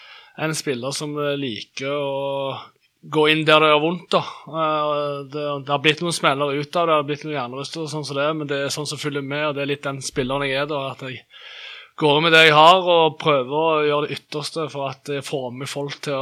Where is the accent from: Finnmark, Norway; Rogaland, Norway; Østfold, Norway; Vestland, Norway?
Rogaland, Norway; Sandnes; jeg kommer fra Sandnes, 25 år